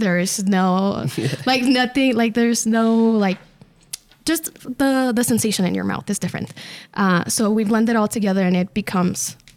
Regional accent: Ciudad Juarez, Chihuahua, Mexico; growing up in Ciudad Juarez

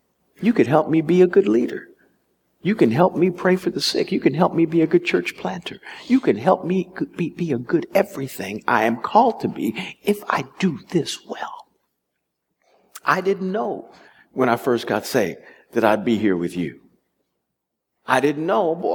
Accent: Kansas City, United States; I grew up in Kansas City. My parents brought us out to the suburbs in 1966

